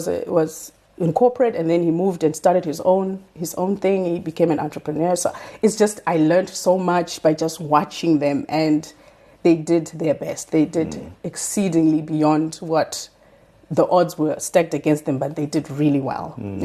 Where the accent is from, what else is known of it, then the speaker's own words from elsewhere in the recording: Harare, Zimbabwe; born there; I was born in Harare, in Zimbabwe, at Mbuyanyanda Hospital, to my parents.